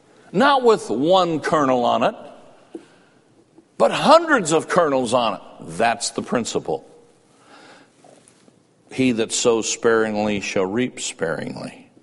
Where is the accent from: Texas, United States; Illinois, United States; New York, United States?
Illinois, United States; I'm from Illinois.